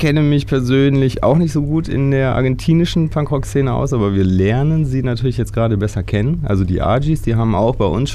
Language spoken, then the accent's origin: German; North Rhine-Westphalia, Germany; wir kommen aus der Gegend zwischen Köln und Düsseldorf. Julia und ich wohnen in Köln und der Rest so in Monheim